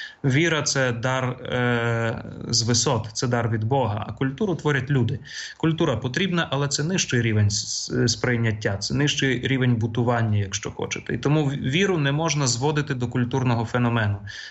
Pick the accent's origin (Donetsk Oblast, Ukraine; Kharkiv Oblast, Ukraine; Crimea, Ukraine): Kharkiv Oblast, Ukraine; Kharkiv; born there; я народився в Харкові, в римокатолицькій родині, мішаній римокатолицькій православній, скажімо так, але був вихований в римокатолицькій вірі.